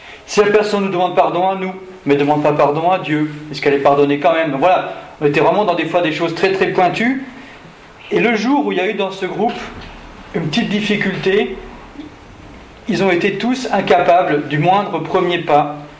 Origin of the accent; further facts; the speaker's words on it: Hautefeuille, Île-de-France, France; je viens de Seine-et-Marne, de Hautefeuille